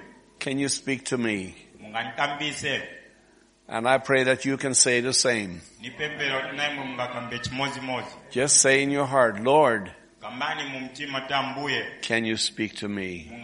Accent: Verdal, Trøndelag, Norway; English is a second language; When I am home in my hometown, Verdal, I sometimes take a pretty good time to try to explain what I see.

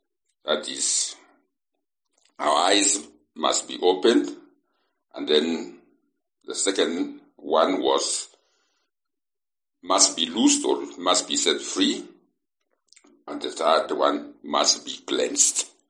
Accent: Elboinet, Kenya; English is a second language; I come from Kenya, a place called Elboinet.

